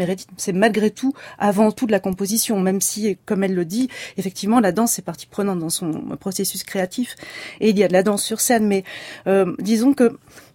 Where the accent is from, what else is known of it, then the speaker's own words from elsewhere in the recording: Lille, Hauts-de-France, France; Moi, je suis lilloise.